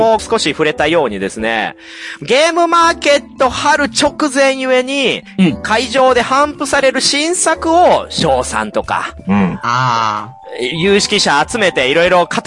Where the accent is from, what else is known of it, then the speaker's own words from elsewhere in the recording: Kansai, Japan; 私たちは関西人で